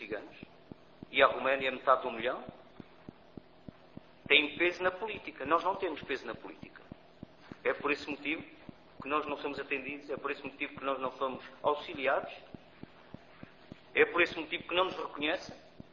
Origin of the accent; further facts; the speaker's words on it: Portugal; Lá diz cidadão português. Eu pensava que estava enganado, mas diz que sou português.